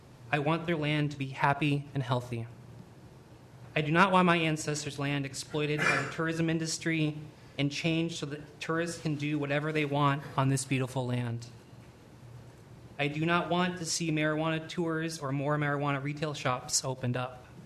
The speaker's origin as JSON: {"language": "English", "town": "Juneau", "region": "Alaska", "country": "United States", "tie": "born or raised there", "said": "I was born and raised in Juneau. This is my ancestors' land."}